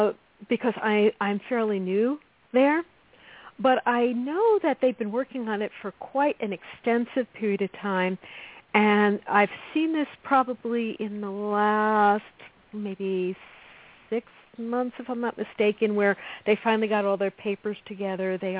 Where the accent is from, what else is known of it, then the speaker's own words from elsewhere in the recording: New York, United States; Yeah, but, you know, certainly growing up in New York was a challenge.